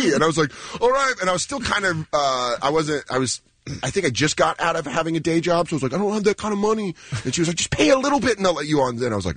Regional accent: Colorado, United States; I'm a high plane. I'm from Colorado. We didn't get the proper amount of oxygen.

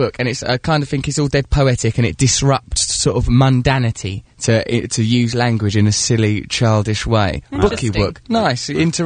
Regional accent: England, United Kingdom; I think what it might be is because I'm English

